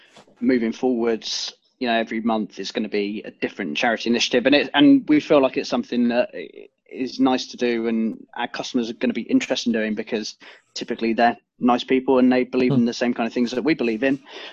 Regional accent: Reading, South East England, United Kingdom; we grew up in Reading

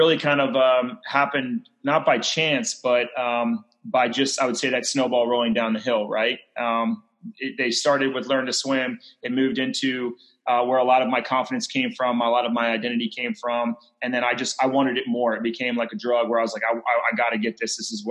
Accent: Philadelphia, Pennsylvania, United States; We grew up in Philadelphia, so we would go to the Jersey Shore, the clean side.

